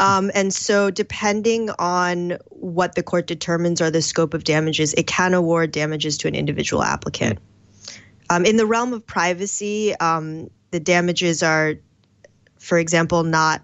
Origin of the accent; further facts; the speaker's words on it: United States; moved away as an adult; now in Europe; I am an American, and I spent most of my life and part of my career actually in the U.S. And then I came to Europe about 4 years ago.